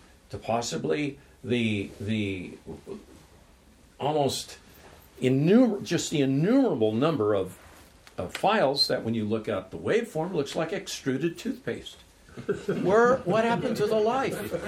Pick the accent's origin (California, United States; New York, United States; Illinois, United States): California, United States; Compton; born or raised there